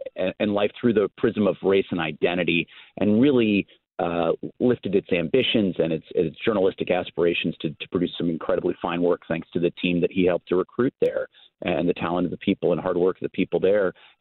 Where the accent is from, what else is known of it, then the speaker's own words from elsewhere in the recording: California, United States; I'm from Southern California. Los Angeles is such a polyglot, such a wildly multicultural, you know, outrageously and extravagantly drawing upon, you know, places from all over the world.